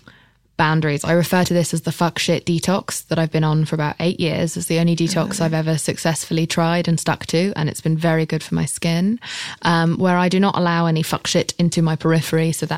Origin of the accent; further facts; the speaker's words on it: England, United Kingdom; I'm English. We just go.